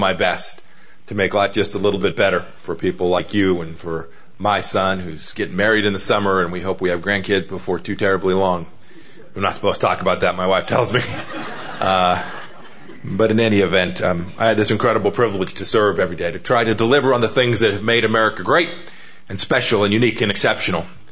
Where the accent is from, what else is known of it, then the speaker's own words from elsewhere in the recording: California, United States; Well, I grew up in Southern California.